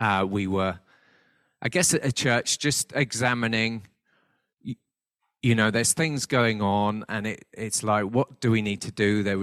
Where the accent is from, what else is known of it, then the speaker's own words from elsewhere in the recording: United Kingdom; You know, as British people, we're not very good at the old getting close, are we?